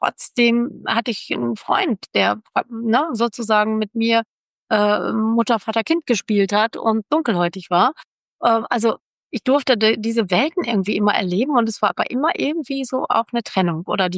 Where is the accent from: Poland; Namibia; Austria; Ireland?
Namibia; now in Germany; Ich bin ja in Namibia aufgewachsen, bin aber Deutsche und weiß.